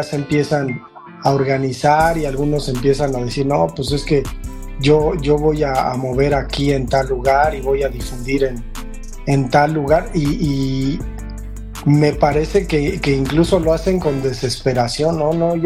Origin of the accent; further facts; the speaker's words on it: Chihuahua, Mexico; uno de Chihuahua, que soy yo